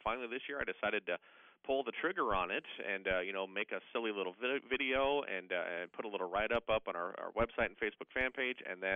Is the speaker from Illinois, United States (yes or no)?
no; Iowa, United States; Yeah, you know, I grew up here in Iowa and went away for about 5 years and moved to Wisconsin for a job there doing in radio.